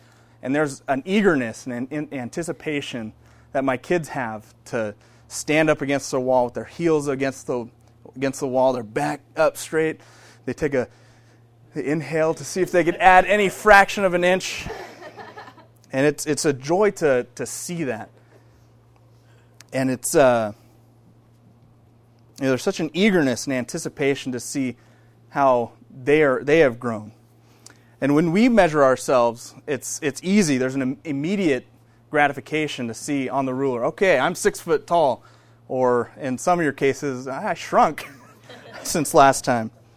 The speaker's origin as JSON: {"language": "English", "town": "Sun Valley", "region": "California", "country": "United States", "tie": "born or raised there", "said": "I grew up in Sun Valley, near Burbank, about a half hour south of here. Went to Village Christian School in Sun Valley"}